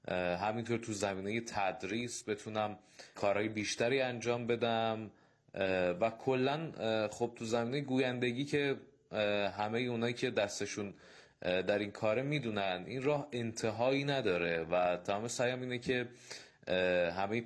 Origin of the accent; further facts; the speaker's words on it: Kashan, Isfahan, Iran; born there; 1376 هم و 24 سالمه. لیسانس رشته روانشناسی دارم و در کاشان متولد شدم.